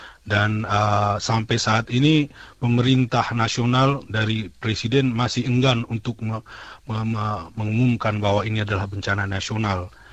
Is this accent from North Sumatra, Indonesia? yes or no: yes; Tarutung, North Sumatra, Indonesia; Ya, jadi saya dari Pagar Sinondi, itu di Kecamatan Tarutung, Tapanuli Utara.